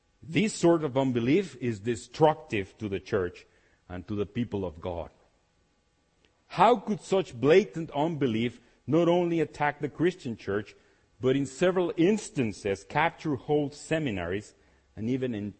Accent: Mexico; now in Canada; I was born and raised a Methodist in Mexico. When we came to Canada

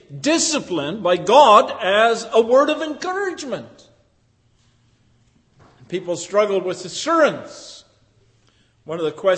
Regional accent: Dryden, Ontario, Canada; I grew up in Dryden, Ontario, just in case any of you have forgotten. As a boy, I went to Albert Street Public School.

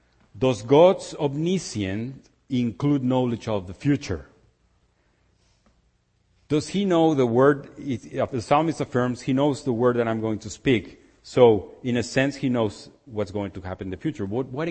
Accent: Mexico City, Mexico; I was born and raised in Mexico City, as some of you know, and I was born and raised in the Methodist Church.

